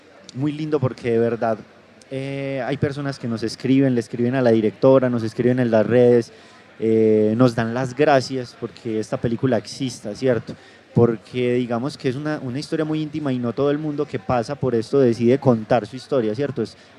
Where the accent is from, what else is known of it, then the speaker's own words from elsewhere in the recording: Colombia; nos podemos identificar mucho como colombianos en ella, porque es una familia tradicional.